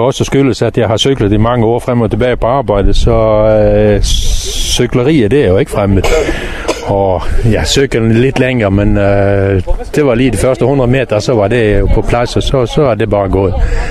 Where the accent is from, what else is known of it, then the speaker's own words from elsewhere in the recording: Norway; now in Denmark; Nå, men jeg er importeret fra Norge for mange, mange år siden.